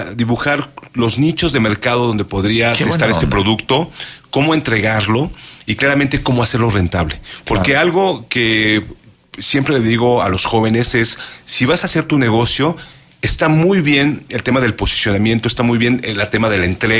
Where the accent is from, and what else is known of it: Mexico